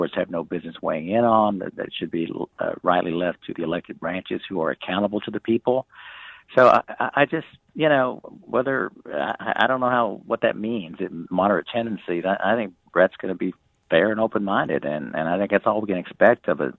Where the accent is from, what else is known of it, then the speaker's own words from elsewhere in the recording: Houston, Texas, United States; I grew up in Houston.